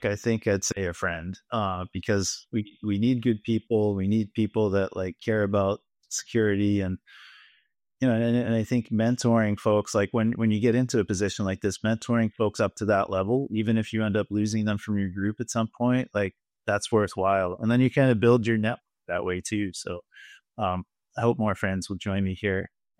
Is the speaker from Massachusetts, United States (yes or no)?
yes; Boston, Massachusetts, United States; I'm from Boston. Pots and cars, you know.